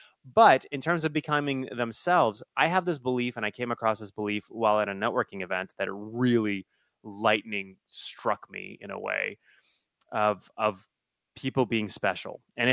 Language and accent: English; Nashville, Tennessee, United States; being magical, growing up in Nashville, all those, for some apparent reasons to be called a unicorn.